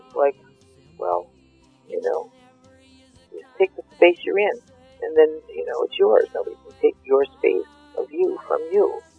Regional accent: Canada; I'm a Canadian, I'm not an American

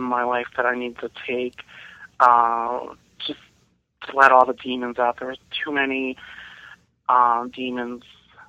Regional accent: New Jersey, United States; now in Boston, United States; I was born and raised in New Jersey, but now I live in Boston.

